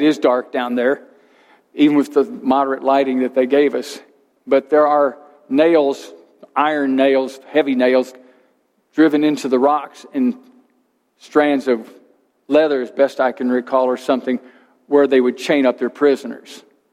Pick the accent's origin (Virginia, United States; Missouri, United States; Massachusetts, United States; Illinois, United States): Missouri, United States; St. Louis; not quite as big as the Mississippi that I knew from growing up in St. Louis